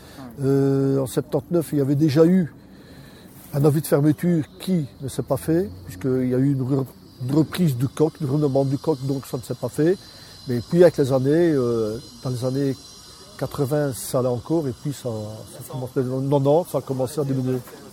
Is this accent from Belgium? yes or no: yes; Anderlues, Wallonia, Belgium; né le 15 du 453 à Saint-Paul. Alors, je suis natif d'Anderlu.